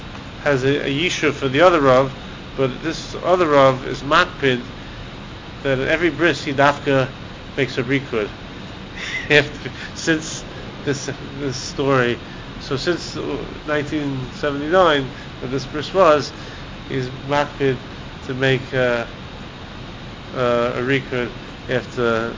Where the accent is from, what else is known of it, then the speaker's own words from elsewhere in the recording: Flatbush, New York, United States; I grew up in Flappish, where you, near where your son lives.